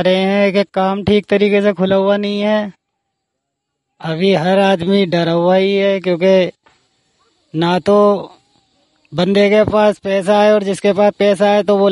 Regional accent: Delhi, India; also born or lived in Rampur; मैं जी वैसे तो रामपुर का रहने वाला हूँ, वैसे दिल्ली में मेरा रहन सहन पाला पोसा सब दिल्ली में हुआ है।

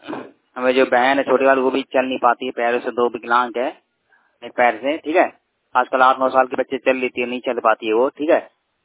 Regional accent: Bihar, India; मैं बिहार का रहने वाला हूँ

